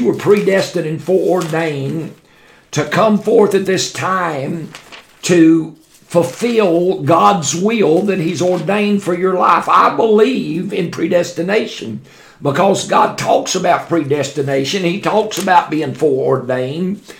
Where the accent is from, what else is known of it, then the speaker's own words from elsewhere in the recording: Warren, Ohio, United States; also born or lived in Nashville; I was born in Nashville, Tennessee. Pretty quick, we moved to Warren, Ohio, and he pastored a church up there.